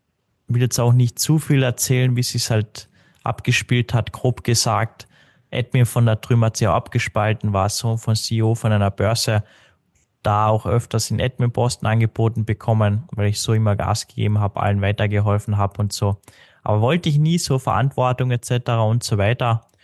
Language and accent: German; Carinthia, Austria; Kärnten, Tirol, da wo ich herkomme, Kärnten eben, da ist es gang und gäbe.